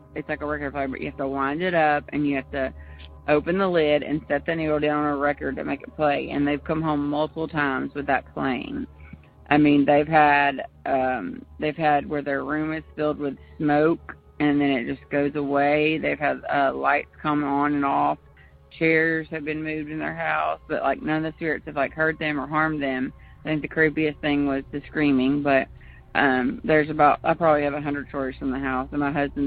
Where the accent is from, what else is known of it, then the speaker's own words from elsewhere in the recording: Louisiana, United States; I'm from Louisiana.